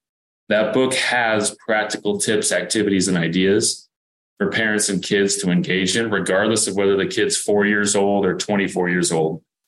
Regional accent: California, United States; both from California here. I grew up in Southern California.

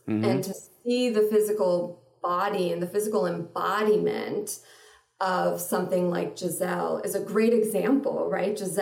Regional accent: New York City, New York, United States; English is a second language; also born or lived in Israel; I was born in Israel, moved to New York City at the age of very young, I don't know, 3, 4, 5. Didn't speak a word of English.

